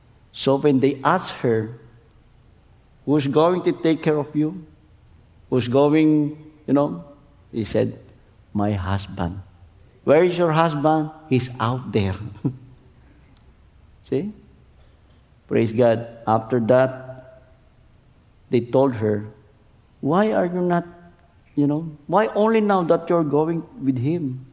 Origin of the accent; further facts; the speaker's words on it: Philippines; as a Filipino, as in the third world country, it's really a miracle.